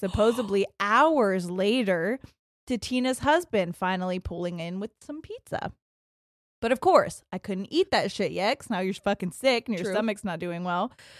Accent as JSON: {"language": "English", "region": "Ohio", "country": "United States", "said": "I'm from Central Ohio"}